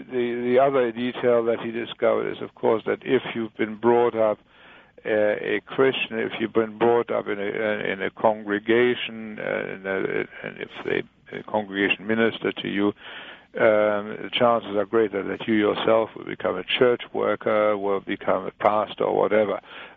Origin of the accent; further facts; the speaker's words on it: Leipzig, Saxony, Germany; I'm from Leipzig in Germany, which is, of course, the city of Johann Sebastian Bach. I was brought up there, and my father was blind.